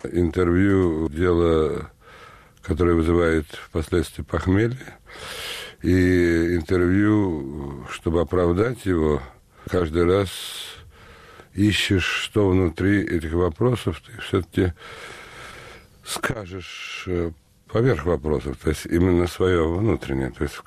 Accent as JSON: {"language": "Russian", "region": "Saint Petersburg", "country": "Russia", "tie": "born or raised there", "said": "я урожденный петербуржец в нескольких поколениях, урожденный ленинградец с 1937 года, что первое мое воспоминание – это начало войны и блокады."}